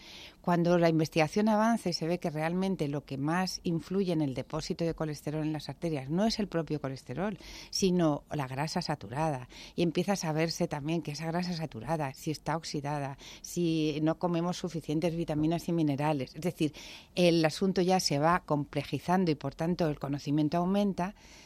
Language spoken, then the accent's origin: Spanish; Alicante, Valencian Community, Spain; Cuando llegó la bonanza económica, entonces, en mi tierra, yo era alicantina, y ahí se comía plato único.